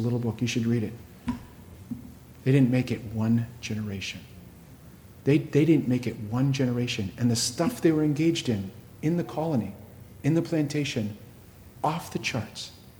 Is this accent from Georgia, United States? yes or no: no; Massachusetts, United States; I come from Massachusetts, one of the original 13 colonies